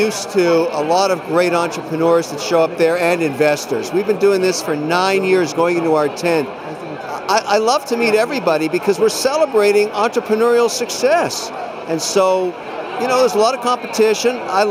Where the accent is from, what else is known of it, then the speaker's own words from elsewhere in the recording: Canada; I love the Canadian flag. I'm a Canadian.